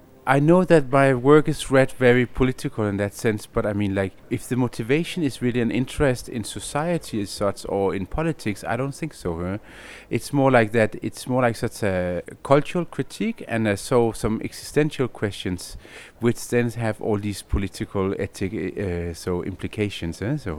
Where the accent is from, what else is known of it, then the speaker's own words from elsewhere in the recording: Copenhagen, Capital Region of Denmark, Denmark; from Copenhagen, Denmark, and I am a conceptual artist